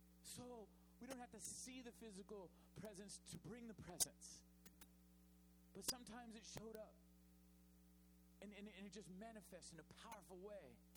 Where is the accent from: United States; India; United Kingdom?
United Kingdom; Wales; You hear stories of Welsh revivals. Study the Welsh revival. Oh, my goodness. I'm Welsh.